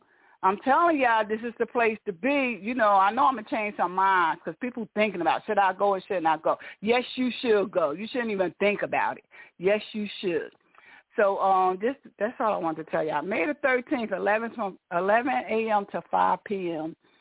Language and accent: English; Newark, New Jersey, United States; born and raised in Newark, New Jersey.